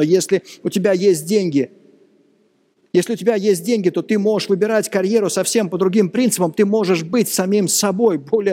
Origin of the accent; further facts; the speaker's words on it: Moscow, Russia; мы, родившиеся, выросшие в Москве, получаем по наследству квартиры от дедушек, от бабушек